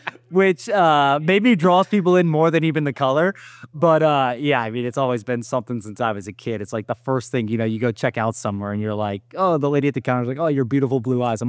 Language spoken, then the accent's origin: English; North Carolina, United States; Yeah, my parents grew up in New Jersey. So I grew up in North Carolina